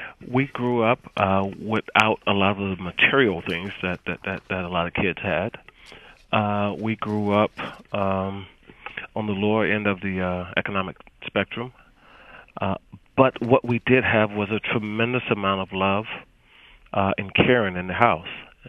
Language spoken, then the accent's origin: English; Natchitoches, Louisiana, United States; also born or lived in Shreveport; I was born in Shreveport, Louisiana. I was raised in Natchitoches, Louisiana. I'm the youngest of seven kids.